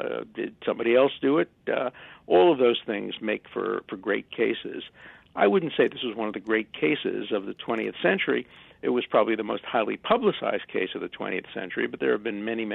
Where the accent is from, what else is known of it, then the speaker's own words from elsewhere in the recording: Brooklyn, New York, United States; I grew up in Brooklyn. So I'm an ordinary guy.